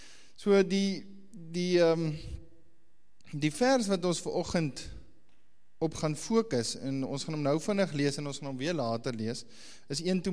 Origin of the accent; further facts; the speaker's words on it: Namibia; Nou ek kom van Namibia af, en ek eet regte vleis.